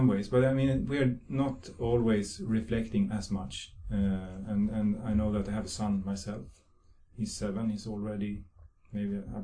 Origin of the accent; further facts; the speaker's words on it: Sweden; About 100 kilometers to the west of here, south of Sweden. Small town near a big lake, nice place to grow up.